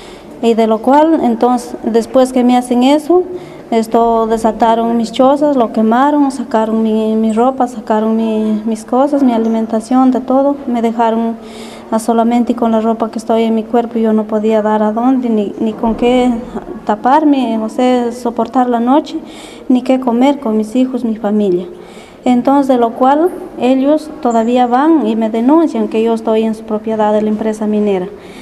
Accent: Sorochuco, Cajamarca, Peru; soy del distrito de Sorochuc, provincia de Solentín, departamento de Cajamarca. Esto, soy una comunera

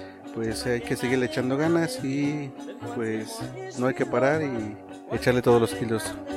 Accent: Cuetzalan, Puebla, Mexico; vengo de la Sierra Norte de Puebla, de Cuetzalan, específicamente de Radio Tosepa Limaxtú.

